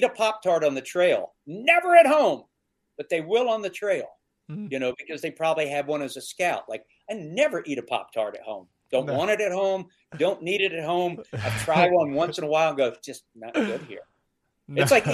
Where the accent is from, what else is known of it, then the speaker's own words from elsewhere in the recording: the South, United States; because I grew up in the South like you guys.